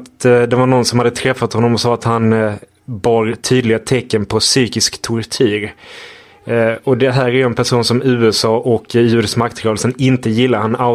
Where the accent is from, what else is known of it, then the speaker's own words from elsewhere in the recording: Malmö, Skåne, Sweden; jag är uppvuxen i Malmö och har bott där i 23 år